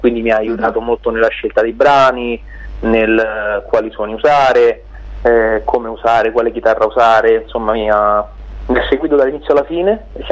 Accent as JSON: {"language": "Italian", "town": "Radicofani", "region": "Tuscany", "country": "Italy", "tie": "born or raised there", "said": "la torre del mio paese d'origine, che si chiama Radicofani, che è in Bassa Toscana. Sì. E mio padre è nato lì"}